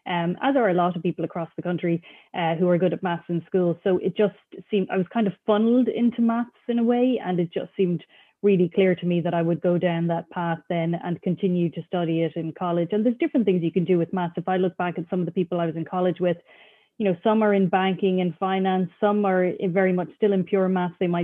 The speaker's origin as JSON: {"language": "English", "town": "Cork", "region": "Munster", "country": "Ireland", "tie": "born or raised there", "said": "So, you know, growing up in Cork, we had what was then the Cork Examiner, but we also got the Irish Times."}